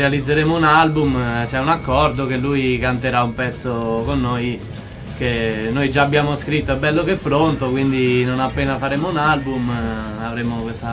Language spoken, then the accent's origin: Italian; Giano dell'Umbria, Umbria, Italy; nativi, io sono di Giano